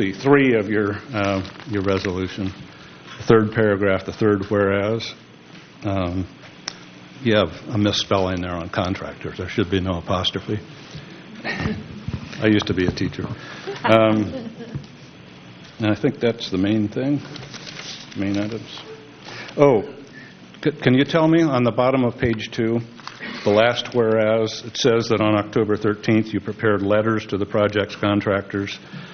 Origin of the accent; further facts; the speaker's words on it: Los Osos, California, United States; from Los Osos